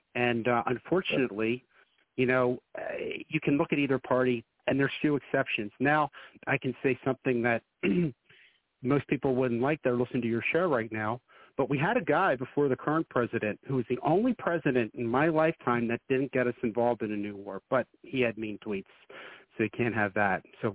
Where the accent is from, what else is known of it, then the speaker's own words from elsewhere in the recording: Pennsylvania, United States; he's from Delaware, so I'm from Pennsylvania.